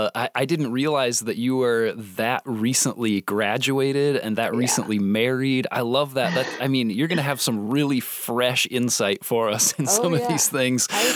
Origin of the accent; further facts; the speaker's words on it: Indiana, United States; I'm from Indiana originally.